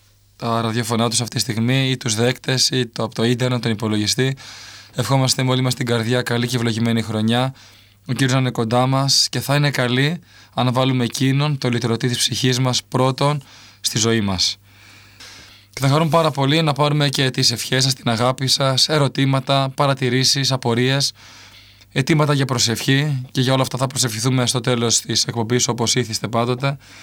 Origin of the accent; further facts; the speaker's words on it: Greece; το οποίο τιμάει και εμάς σαν Έλληνες